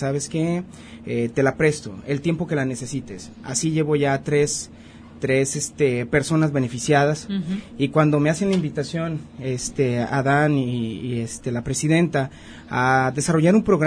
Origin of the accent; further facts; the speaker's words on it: Casimiro Castillo, Jalisco, Mexico; El chico, Casimiro Castillo, lo Arado, uh-huh, de donde soy originario